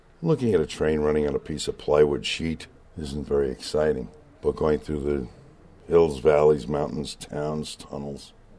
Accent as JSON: {"language": "English", "town": "Babylon", "region": "New York", "country": "United States", "said": "I'm from Babylon, Long Island. I've been a member of the club since 1967."}